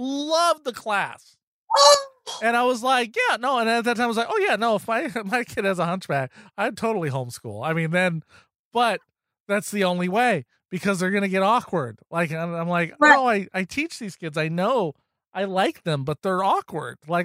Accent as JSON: {"language": "English", "town": "Boston", "region": "Massachusetts", "country": "United States", "said": "I'm from Boston."}